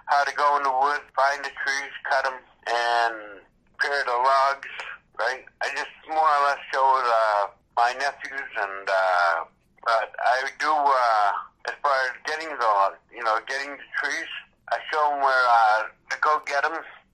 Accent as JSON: {"language": "English", "town": "Houlton", "region": "Maine", "country": "United States", "said": "I'm from Houlton, Maine."}